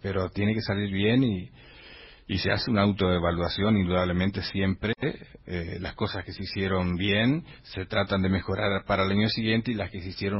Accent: Villaguay, Entre Ríos, Argentina; born there; Yo nací, te cuento, en Villaguay.

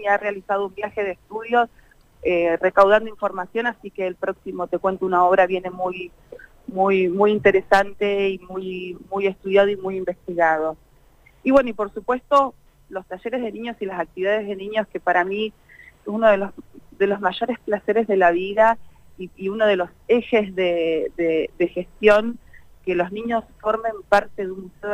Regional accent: Neuquén, Argentina; nosotros en realidad, los que somos de Neuquén de toda la vida, no hemos crecido en un ámbito de museo

